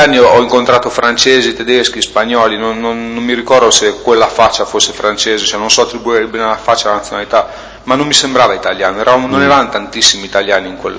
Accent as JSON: {"language": "Italian", "town": "La Spezia", "region": "Liguria", "country": "Italy", "said": "mi diceva dove vieni, io sono a Spezia"}